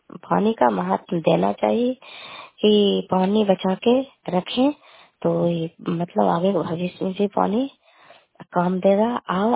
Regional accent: Kaliyapur, Bihar, India; घर कलियापुर वाली, बेलसी पंचायत, प्रखंड चंदी, जिला ललंदा का निवासी हूँ।

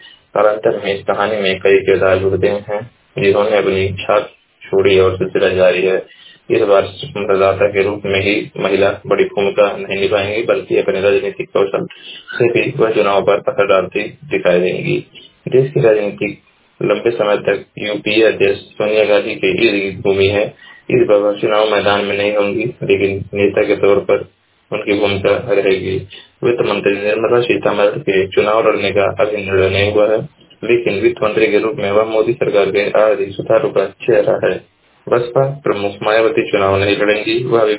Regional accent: Uttar Pradesh, India; मैं जिला महाराजगंज का निवासी हूँ।

